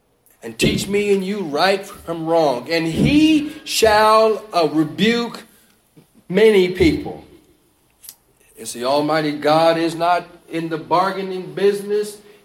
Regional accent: United States; As we have our distinctions, I'm American, you're Nigerian

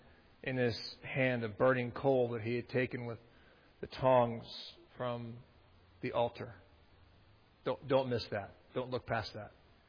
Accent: the West, United States; you know I'm from the West, you don't go to the Grand Canyon and just look.

